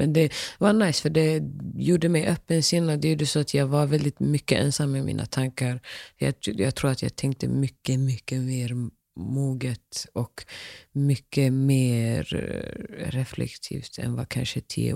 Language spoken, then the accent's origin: Swedish; Sweden; För att de ser mig som en svensk-somalisk kvinna som har krossat glastak i kanske den vitaste delen av världen.